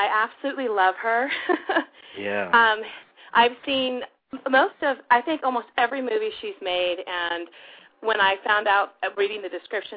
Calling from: Salinas, California, United States; I'm calling from Salinas, California

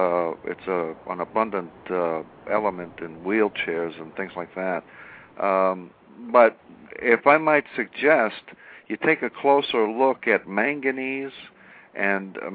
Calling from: Massachusetts, United States; I'm calling from Massachusetts.

